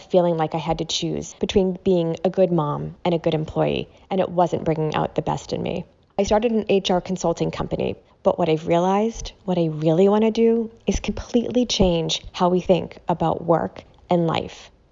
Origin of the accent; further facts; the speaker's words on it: Needham, Massachusetts, United States; I'm from Needham, Massachusetts.